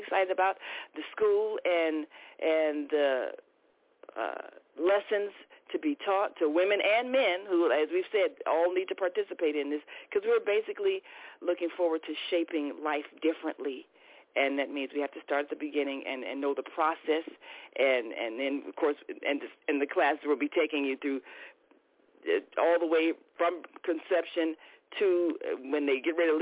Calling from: Chicago, Illinois, United States; calling from Chicago.

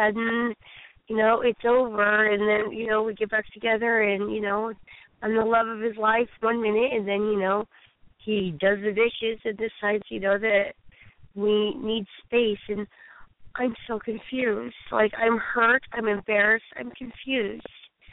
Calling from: Oregon, United States

